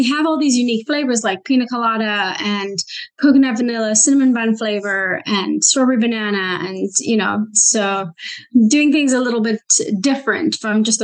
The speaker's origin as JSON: {"language": "English", "country": "South Africa", "tie": "born or raised there", "lives_now": "Vancouver, Canada", "said": "I grew up in South Africa, but I've been in Vancouver for almost 25 years now."}